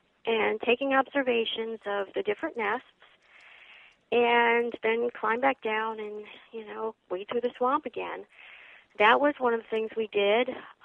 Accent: Northeast, United States; at least for a northerner. I grew up in the Northeast, and here I was in the swamps of Georgia

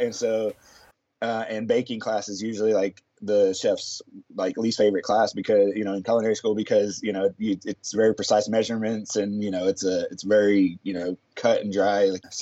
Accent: San Marcos, Texas, United States; a lot of people from my hometown, San Marcos, they were asking, you know, hey, you're going to be in town, you know, and then friends from Austin

